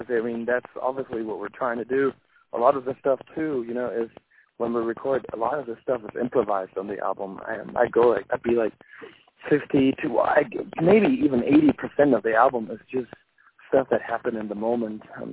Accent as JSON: {"language": "English", "country": "Germany", "said": "we're like from Germany, you know, like we're young dudes from Germany."}